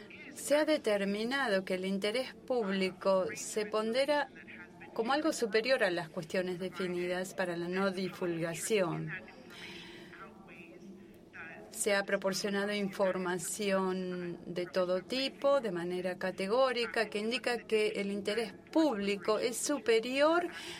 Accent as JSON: {"language": "Spanish", "country": "Peru", "said": "vengo de Perú."}